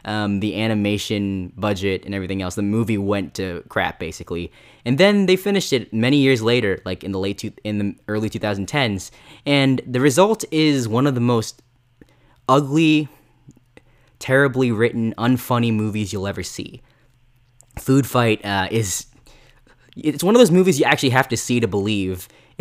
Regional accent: United States; I'm a Filipino-American, proud Pinoy. I was born and raised in the States, although both my parents are Filipino immigrants that met here in the States

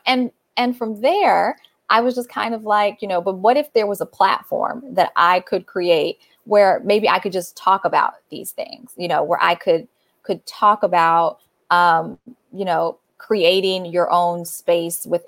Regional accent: Chicago, Illinois, United States; But Angela is from Chicago. I'm from Chicago.

